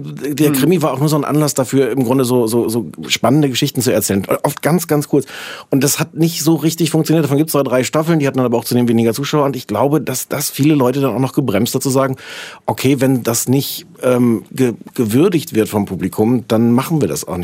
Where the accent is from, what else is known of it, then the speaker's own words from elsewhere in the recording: Osnabrück, Lower Saxony, Germany; Osnabrück, ich komme aus Osnabrück, falls das jetzt gerade nicht klar geworden ist.